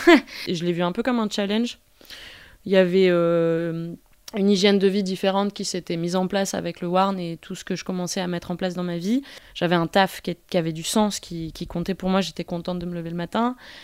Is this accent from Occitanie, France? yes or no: yes; Nîmes, Occitanie, France; Moi, je viens de Nîmes. J'ai grandi à Nîmes. J'y ai passé 20 ans. Ma mère est prof, mon père est ouvrier.